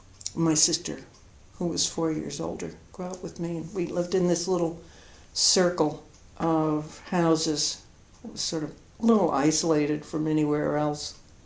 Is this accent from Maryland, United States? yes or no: no; New Brunswick, New Jersey, United States; Yeah, we got a house in a little housing development that was going to be much bigger, but it stopped at the war just in the 1940s, and that was the end of the development.